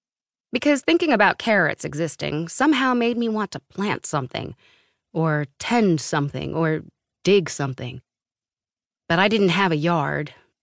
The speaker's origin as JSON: {"language": "English", "town": "New York City", "region": "New York", "country": "United States", "tie": "born or raised there", "said": "I grew up on the Upper East Side in a townhouse they've owned for 30 years."}